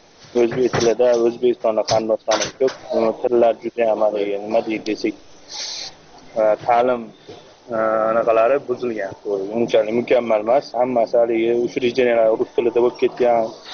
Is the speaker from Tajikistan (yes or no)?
no; Kyrgyzstan; o'zim Qirg'izistondan bo'lsam ham endi o'zbekman, narsam o'zbek